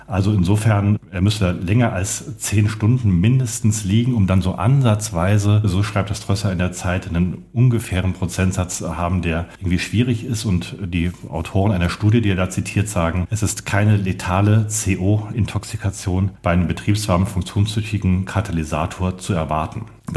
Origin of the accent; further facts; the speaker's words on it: Hesse, Germany; born there; Also als gebürtiger Hesse, der auch ab und zu noch in seinem Heimatland ist